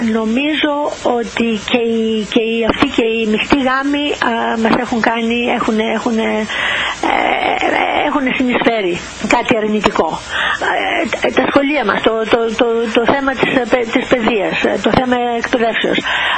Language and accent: Greek; Greece; Αυτά που κάνω είναι χρέος και υποχρέωσή μου σαν Ελληνίδα, να το κάνω για την πατρίδα μου.